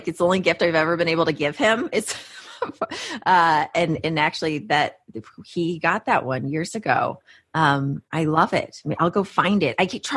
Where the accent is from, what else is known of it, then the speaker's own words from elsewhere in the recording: Houston, Texas, United States; in my hometown of Houston, the idea that you'd go to a park and you would see a memorial for a Confederate.